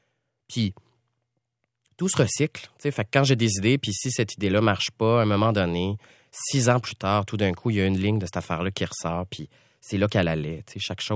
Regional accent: Sorel, Quebec, Canada; moi je viens de Sorel. Et j'ai failli naître à cette île, mais finalement, la vie a fait que je suis né à Sorel.

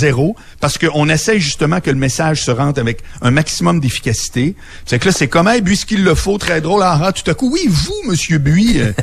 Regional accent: Quebec, Canada; ce côté folklorique-là, les Français l'ont avec les Québécois.

